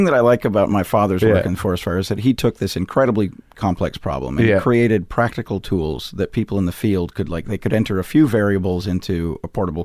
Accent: Missoula, Montana, United States; Working with forest fires brought our family to Montana, and I did my principal growing up in Missoula, Montana.

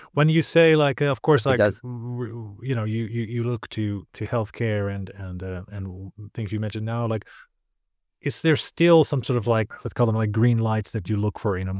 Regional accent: Amsterdam, North Holland, Netherlands; I'm from Amsterdam originally

